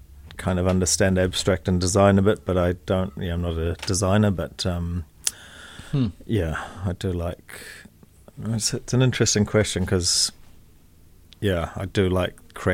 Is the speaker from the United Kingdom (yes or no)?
yes; Wales, United Kingdom; moved away; I've got a little bit of a mixed background. Born in Wales. Mum's Indian, dad's Welsh. So yeah, grew up in Wales way back.